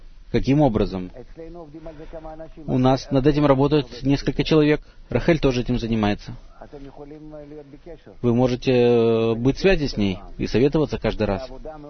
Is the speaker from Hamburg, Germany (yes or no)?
yes; Hamburg, Germany; Здравствуйте, Раф, я из Гамбурга.